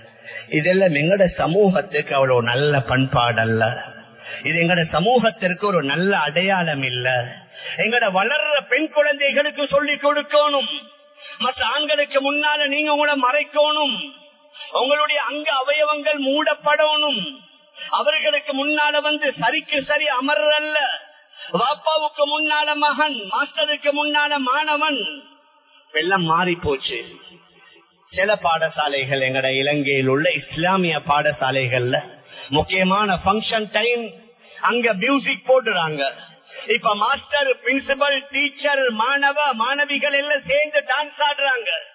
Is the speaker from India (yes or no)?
no; Sri Lanka; எங்கட ஸ்ரீலங்கன்ஸாக இருக்கலாம், நான் ஸ்ரீலங்கன்ஸாக இருக்கலாம்